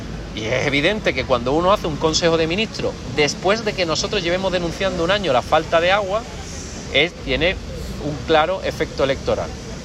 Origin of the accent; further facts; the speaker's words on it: Andalusia, Spain; Somos españoles. Y por tanto no nos pueden maltratar, no nos pueden hacer obras auxilio para otras comunidades autónomas y no para Andalucía.